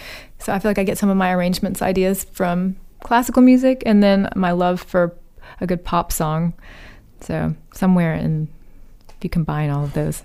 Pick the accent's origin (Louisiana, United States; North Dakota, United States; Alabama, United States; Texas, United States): Alabama, United States; Birmingham; I moved back to my hometown, Birmingham, Alabama, like a few years ago